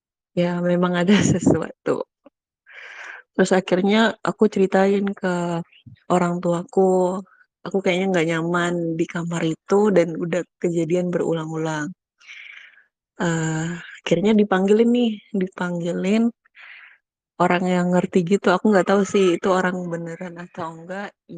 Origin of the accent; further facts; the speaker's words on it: Kalimantan, Indonesia; Kakak, aku tuh dari Kalimantan, Kak.